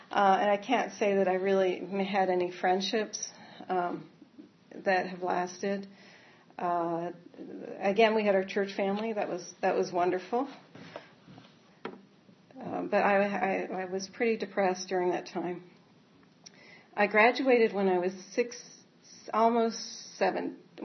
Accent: Canada; born there; You know, I was born in Canada.

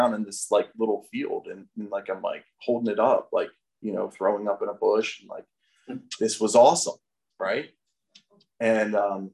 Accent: Maryland, United States; I was actually in Maryland. I'm from Maryland.

